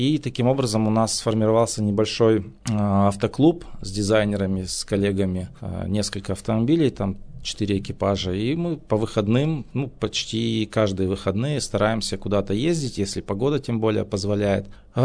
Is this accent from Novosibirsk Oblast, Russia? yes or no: no; Perm Krai, Russia; born there; also born or lived in Nizhny Tagil; now in Yekaterinburg, Russia; Я вообще сам родился в Пермском крае, потом учился в Нижнем Тагиле, переехал, вот жить сейчас живу в Екатеринбурге.